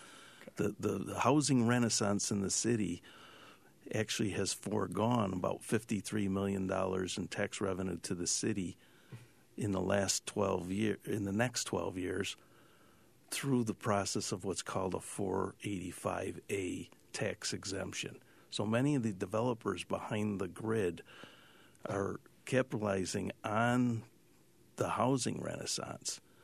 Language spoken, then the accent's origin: English; East Syracuse, New York, United States; But I grew up in East Syracuse, which is a highly industrial area.